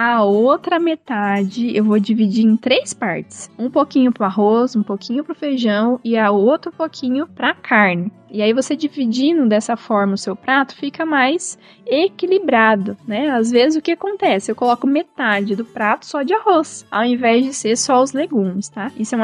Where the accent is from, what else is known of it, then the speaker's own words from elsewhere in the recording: Auriflama, São Paulo, Brazil; atendo também em Auriflama, que é minha cidade natal.